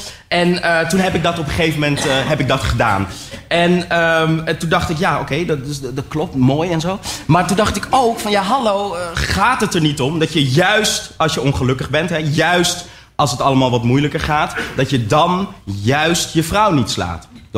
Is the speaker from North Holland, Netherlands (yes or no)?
yes; North Holland, Netherlands; Maar ik ben opgegroeid in het Gooi, snap je?